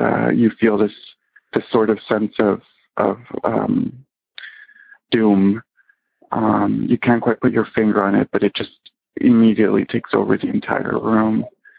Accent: Los Angeles, California, United States; I'm from Los Angeles

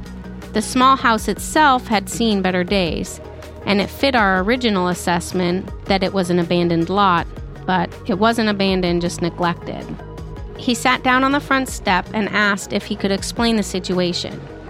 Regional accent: Hollywood, California, United States; Growing up in Hollywood and now being a crime scene cleaner, I've seen a lot of things

